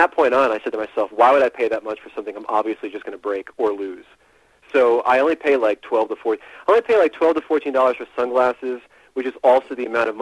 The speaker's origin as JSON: {"language": "English", "region": "New Jersey", "country": "United States", "tie": "born or raised there", "said": "I grew up in Jersey, so I'm a Devils fan."}